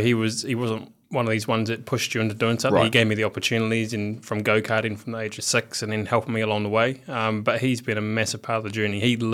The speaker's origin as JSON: {"language": "English", "town": "Geraldine", "region": "Canterbury", "country": "New Zealand", "tie": "born or raised there", "said": "I think that's what actually helped me, coming out of a small country town. Yep. So, grew up on a farm."}